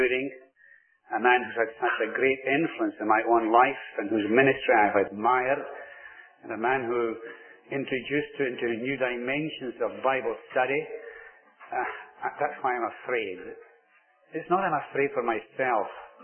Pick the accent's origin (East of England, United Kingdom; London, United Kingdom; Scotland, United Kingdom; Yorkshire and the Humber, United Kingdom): Scotland, United Kingdom; Glasgow; I come from Glasgow, by the way.